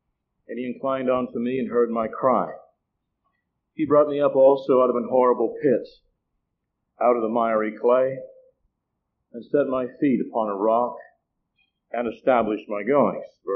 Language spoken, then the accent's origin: English; Saint John, New Brunswick, Canada; I'm from St. John, New Brunswick, which is a province of Canada, not a city in New Jersey. That's a city of about 100,000 population. And I was the oldest of seven children.